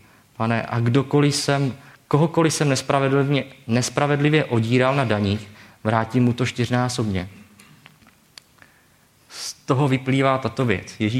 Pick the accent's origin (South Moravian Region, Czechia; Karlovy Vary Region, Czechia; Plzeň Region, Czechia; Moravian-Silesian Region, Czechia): Moravian-Silesian Region, Czechia; now in Hradec Králové, Czechia; já pocházím z prostředí, pocházím ze Slezska. A před 10 lety, když jsem tam ještě bydlel a pak jsem opouštěl tenhle ten region, abych začal tady školu a pak tady zůstal bydlet